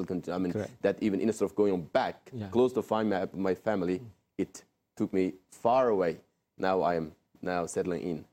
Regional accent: Kutbi, Xinjiang, China; born there; English is a second language; It's a small village, Kutbi, known as Kutbi. I was born there. Again, that's not my original city of my parents, actually. Okay. My parents being sent to a kind of exile during that time.

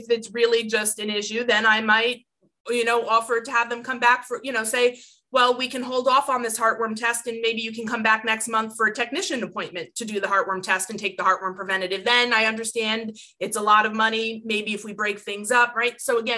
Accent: New York, United States; Well, I'm from New York.

